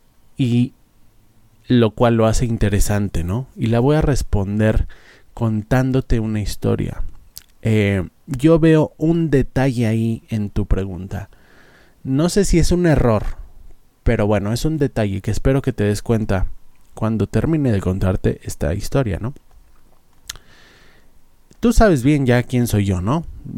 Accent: Bolivia; Yo soy de Bolivia y quería aprovechar mi viaje este próximo agosto para traer aguayos

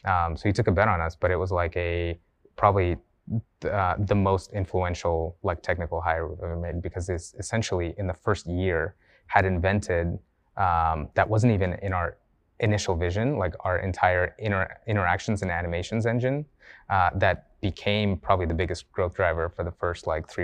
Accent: Sacramento, California, United States; So I grew up in Sacramento.

